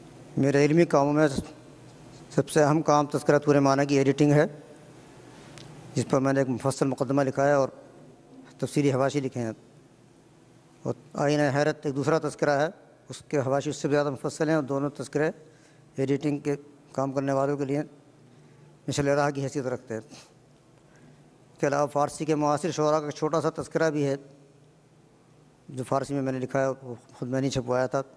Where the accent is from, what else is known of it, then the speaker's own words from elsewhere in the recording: Kant, Uttar Pradesh, India; میں نے قصبہ کانٹ، ضلع مراد آباد، ریاست اتر پردیش میں 1958 عیسوی میں پیدا ہوا۔ مراد آباد کے مختلف اسکولوں میں تعلیم حاصل کی،